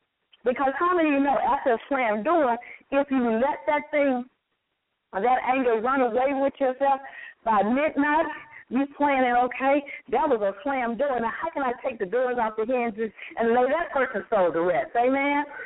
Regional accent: Texas, United States; In Texas, they hang Negroes. I'm from Texas.

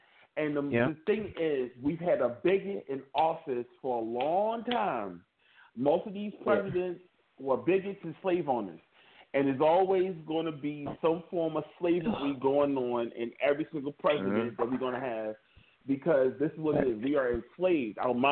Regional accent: Baltimore, Maryland, United States; I wasn't born in Baltimore, but I'm from Baltimore. And I was proud to be a Baltimorean

